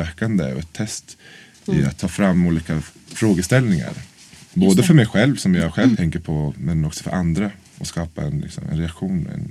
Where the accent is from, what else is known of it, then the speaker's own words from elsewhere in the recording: Norrköping, Östergötland, Sweden; now in Stockholm, Sweden; Så jag är från Norrköping och jag utbildar styckare. Och sen så kände jag bara att jag måste komma därifrån. Så då flyttade jag liksom till Stockholm.